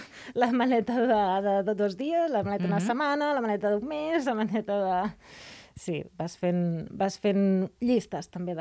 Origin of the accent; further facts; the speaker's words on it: Badalona, Catalonia, Spain; also born or lived in London, United Kingdom; Vaig créixer a Badalona, vaig viure a Londres, i de cop el canvi aquest em feia com molta il·lusió.